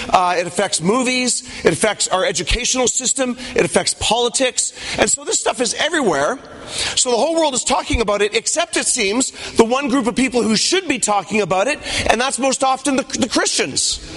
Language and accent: English; Canada; I'm Canadian, okay?